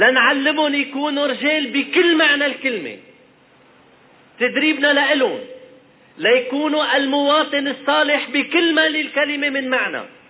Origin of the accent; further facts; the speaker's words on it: Lebanon; هالمؤسسة يلي نحن كلبنانيين وقت يلي منفقدها منكون فقدنا آخر شيء تبقى لنا بعد 6 سنوات حرب.